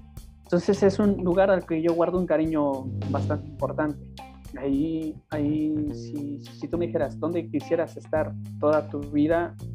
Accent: Ñahuitlán, Oaxaca, Mexico; now in Morelia, Mexico; Soy orgullosamente oaxaqueño, soy orgullosamente ñahuiteco.

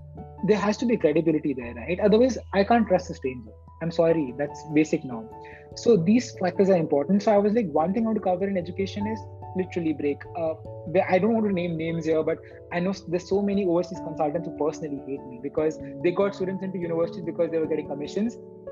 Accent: India; growing up in India, again, I had a problem.

